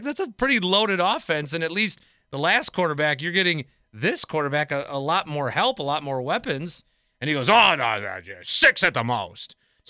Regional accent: Chicago, Illinois, United States; It's like, oh, I'm from Chicago.

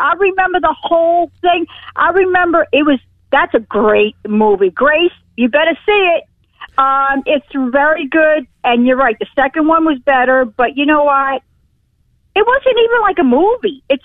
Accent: Jersey City, New Jersey, United States; growing up in Jersey City, there's a lot of good actors that came out of Jersey City.

